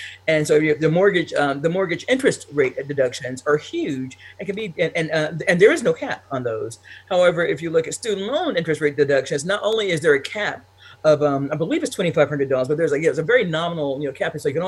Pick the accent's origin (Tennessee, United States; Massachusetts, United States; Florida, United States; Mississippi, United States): Tennessee, United States; Like my home state of Tennessee, where there is no state income tax.